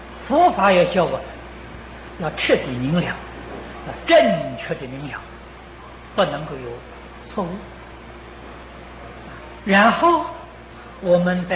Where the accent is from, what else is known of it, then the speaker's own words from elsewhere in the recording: China; 他也不像我们中国人讲灵魂啊